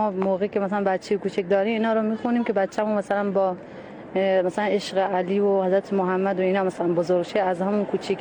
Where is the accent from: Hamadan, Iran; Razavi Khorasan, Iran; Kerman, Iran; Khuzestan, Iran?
Kerman, Iran; ما اهل کرمانیم.